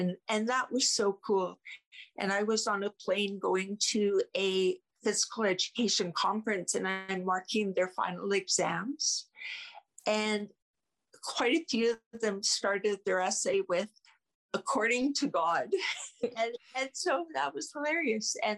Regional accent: Canada; and I'm from Canada, they're from the US.

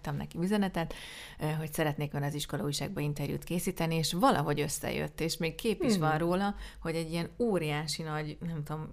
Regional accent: Budapest, Hungary; én egyébként nem messze innen a Havanna lakótelepen nőttem fel.

